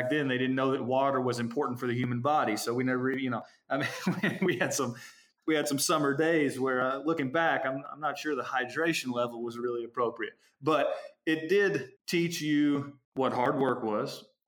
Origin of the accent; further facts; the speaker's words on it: Danville, Kentucky, United States; I am so thankful that I was born and raised here in Danville, and so thankful for it.